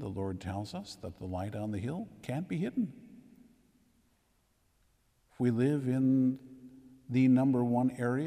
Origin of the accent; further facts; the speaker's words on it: United States; born there; So yes, I am born an American and I will die that way.